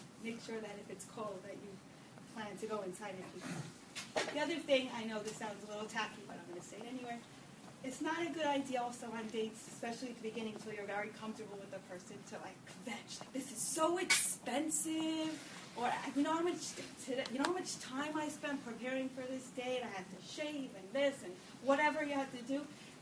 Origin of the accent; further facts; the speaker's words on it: California, United States; I never went to camp here. I grew up in California. We didn't do that then.